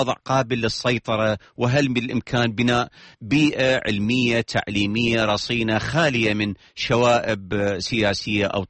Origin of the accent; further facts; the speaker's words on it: Iraq; يعني قانون التنمية البشرية هل هو متوازن عندنا في العراق؟